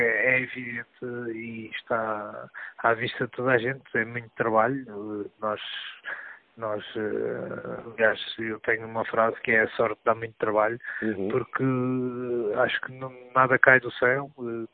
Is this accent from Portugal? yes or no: yes; Portugal; Embora, sendo português, também tivemos alguns